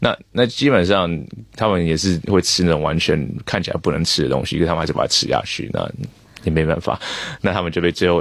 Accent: Canberra, Australian Capital Territory, Australia; 我是从堪培拉那边来的一个兽医，我现在工作差不多三四年左右

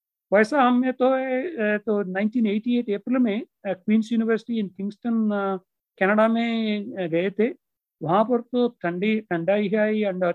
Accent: Andhra Pradesh, India; Hindi is a second language; हमारा गांव में इलेक्ट्रिसिटी था, हमारा घर में इलेक्ट्रिसिटी नहीं था। फिर हमारा विलेज में तो है हाई स्कूल नहीं है, वो आसपास में विलेज में है 3 किलोमीटर्स के पास में है, तोटलवलूर गांव में है तो हाई स्कूल था

